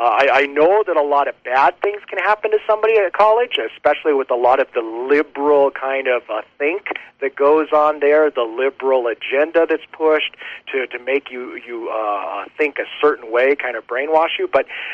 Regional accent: Los Alamos, New Mexico, United States; Ironically, I grew up here in Los Alamos, New Mexico. I kid you not. I grew up in Los Alamos, New Mexico, Roman Catholic. I graduated from high school here in Los Alamos, Roman Catholic

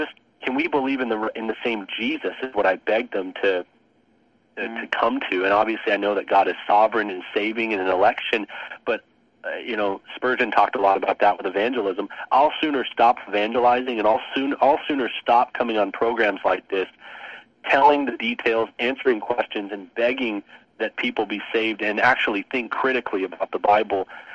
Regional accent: Canada; I'm a Canadian.

